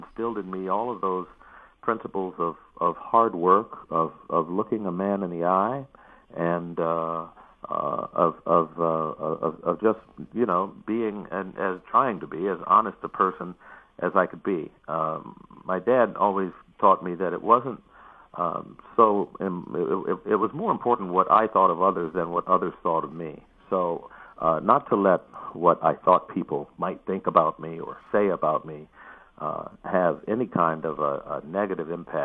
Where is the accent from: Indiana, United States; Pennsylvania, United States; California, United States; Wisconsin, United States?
Indiana, United States; Gary; Well, I was born and raised in Gary, Indiana.